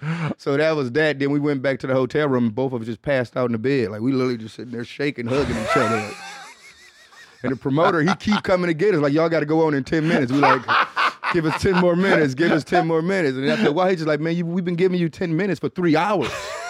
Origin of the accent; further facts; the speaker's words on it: Detroit, Michigan, United States; guess growing up in Detroit, you know, it's always like I said, my dad's a house DJ, so I always grew up around like ghetto tech and techno shit.